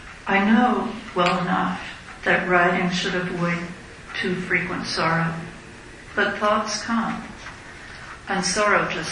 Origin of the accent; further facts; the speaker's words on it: United States; We were living in Japan, and I'm American.